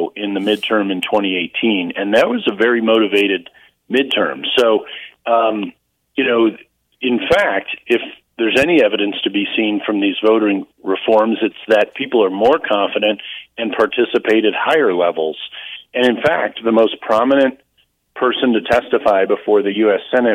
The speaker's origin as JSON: {"language": "English", "region": "Virginia", "country": "United States", "said": "look at my home state of Virginia."}